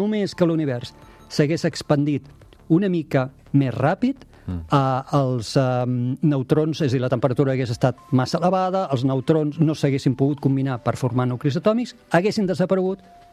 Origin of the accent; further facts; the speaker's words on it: Tarragona, Catalonia, Spain; jo sóc de Tarragona, però vaig agafar Barcelona per fer la comparativa